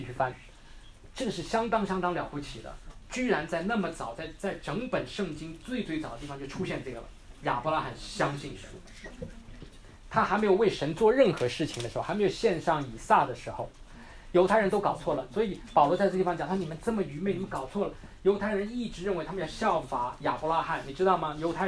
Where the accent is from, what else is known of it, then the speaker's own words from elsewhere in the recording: China; 我们中国人最怕就是信